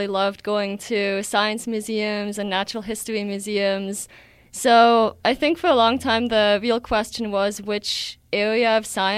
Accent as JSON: {"language": "English", "country": "Switzerland", "tie": "born or raised there", "moved": "yes"}